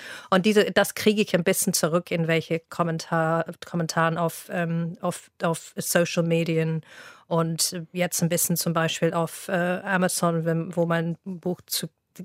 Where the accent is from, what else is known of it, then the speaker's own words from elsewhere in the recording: Newbury, South East England, United Kingdom; German is a second language; now in Germany; Ich komme aus einer kleinen Marktstadt, das heißt Newbury.